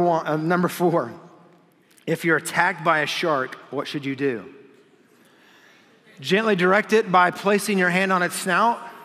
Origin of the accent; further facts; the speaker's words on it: Kansas, United States; as a kid, we grew up in Kansas.